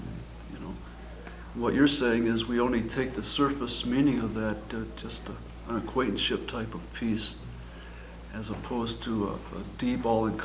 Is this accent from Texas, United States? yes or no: no; Cleveland, Ohio, United States; I'm from Cleveland, Ohio, and spent most of my life there.